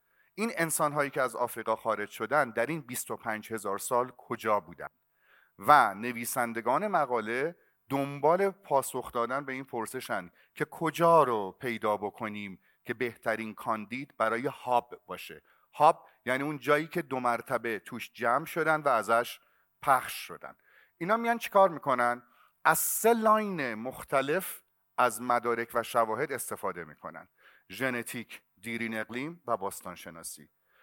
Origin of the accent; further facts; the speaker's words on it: Iran; من خودم یه ایرانی هستم و دوستش دارم،